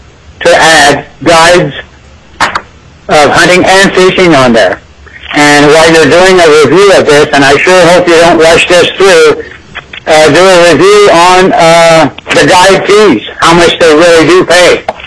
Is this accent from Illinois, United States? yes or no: no; Kasilof, Alaska, United States; I'm representing myself from Kosilov, Alaska.